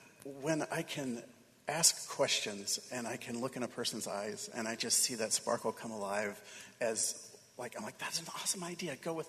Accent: South Bend, Indiana, United States; South Bend.

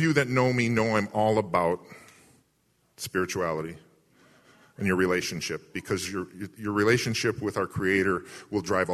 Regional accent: Eden Prairie, Minnesota, United States; We're from Eden Prairie, Minnesota. That's a little suburb just southwest of Minneapolis.

